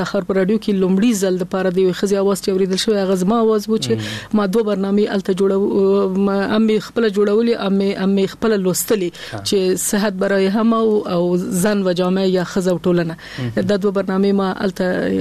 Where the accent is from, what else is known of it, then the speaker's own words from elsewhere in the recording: Kabul, Afghanistan; also born or lived in Nangarhar; اصل زه د ننګرهار د ولایت یم اما زیږیدلی په کابل کې یم